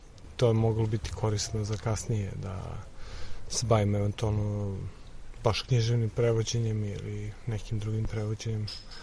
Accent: Belgrade, Serbia; iz Beograda sam.

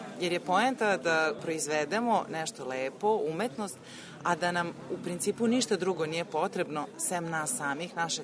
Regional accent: Novi Sad, Vojvodina, Serbia; Ja sam gradsko dete, ja sam Novosađanka rođena, tako da i suprug moj i ja smo Novosađani u principu.

